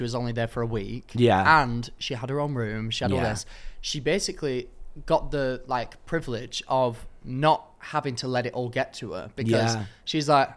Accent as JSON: {"language": "English", "town": "Darwen", "region": "North West England", "country": "United Kingdom", "said": "Well, I'm from a town called Darwen that is directly next to Bolton."}